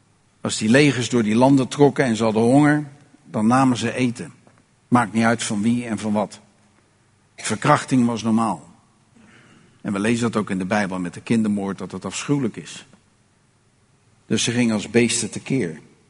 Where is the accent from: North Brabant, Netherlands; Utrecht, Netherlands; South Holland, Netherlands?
South Holland, Netherlands; Rotterdam; Ik kom uit Rotterdam. 146 verschillende naties wonen in mijn stad. Het is normaal dat je op straat loopt en je hoort meerdere talen.